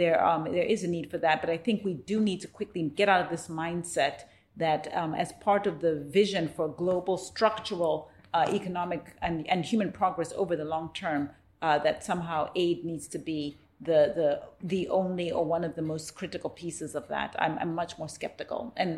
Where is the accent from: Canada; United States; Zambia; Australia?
Zambia; born there; I was born in Zambia post-colonial period.